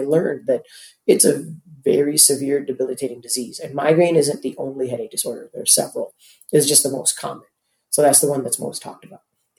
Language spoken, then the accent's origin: English; Toronto, Ontario, Canada; also born or lived in Mumbai, India; I was born in Mumbai, India, but I grew up in Toronto, as you can see right over there, the center of mass.